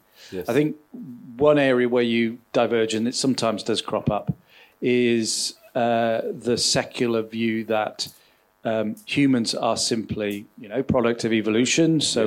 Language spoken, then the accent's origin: English; Wales, United Kingdom; now in England; from Yorkshire. Originally from South Wales.